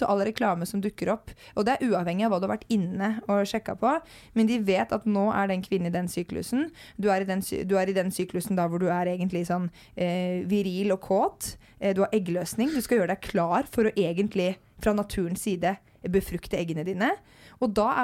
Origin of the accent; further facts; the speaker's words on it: Drammen, Buskerud, Norway; for jeg kommer fra Drammen, ikke noen storby